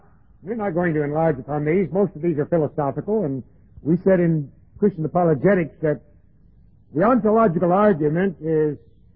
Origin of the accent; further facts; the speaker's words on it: Jacksonville, Florida, United States; born there; I was born in Jacksonville, Florida, 63 years ago, last July the 6th.